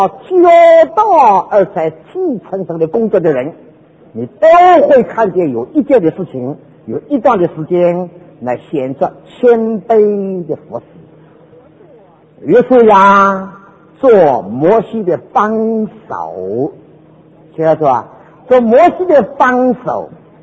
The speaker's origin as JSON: {"language": "Chinese", "country": "Taiwan", "said": "我是从台湾来的。"}